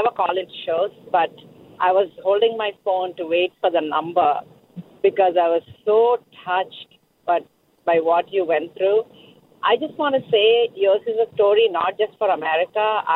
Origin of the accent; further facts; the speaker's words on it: India; I'm from India